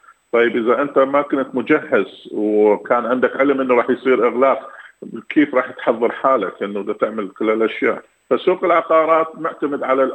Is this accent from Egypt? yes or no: no; Iraq